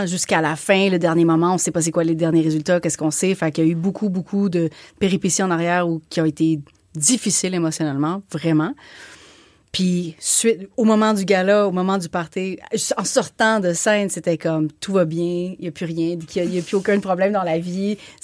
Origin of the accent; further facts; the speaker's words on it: Quebec, Canada; si j'avais été chez moi, au Québec, j'aurais eu une réponse peut-être différente.